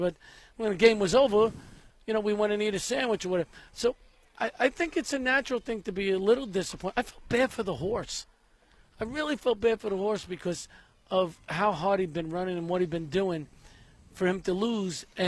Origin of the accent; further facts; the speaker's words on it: Brooklyn, New York, United States; I mean, we come from Brooklyn.